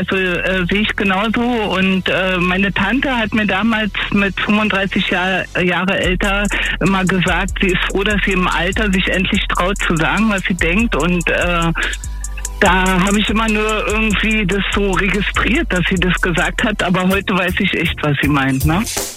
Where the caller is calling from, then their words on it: Köpenick, Berlin, Germany; aus Köpenick.